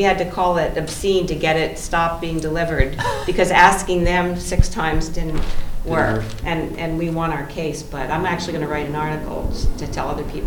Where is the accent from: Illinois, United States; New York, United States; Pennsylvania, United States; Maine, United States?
Pennsylvania, United States; Williamsport; I'm from Williamsport, Pennsylvania.